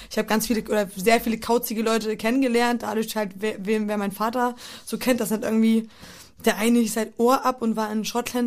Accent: Poland; da, wo ich groß geworden bin, in Polen

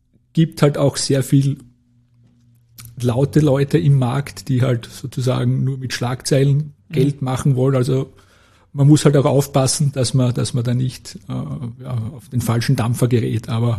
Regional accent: Styria, Austria; als Steirer bietet sich natürlich

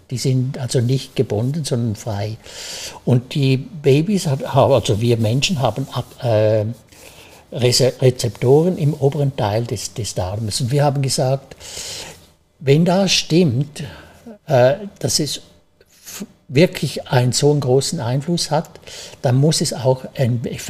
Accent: Switzerland; Also wie man sicher aus der Sprache hört, ich bin Schweizer.

